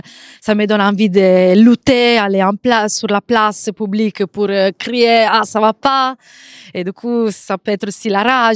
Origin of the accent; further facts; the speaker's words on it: Sardinia, Italy; moved away as an adult; now in France; J'ai quitté la Sardaigne pendant 12 ans de ma vie. À 20 ans, je suis venue ici où j'ai étudié économie, l'économie